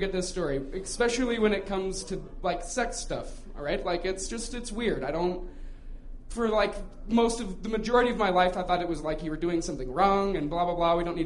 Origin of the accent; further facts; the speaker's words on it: Broomfield, Colorado, United States; I grew up in Broomfield, suburbia.